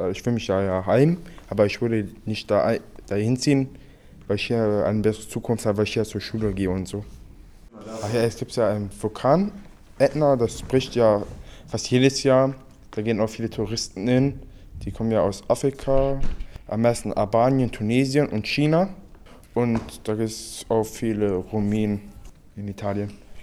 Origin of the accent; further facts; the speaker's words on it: Duisburg, North Rhine-Westphalia, Germany; born there; Deutschland, Duisburg-Hofeld.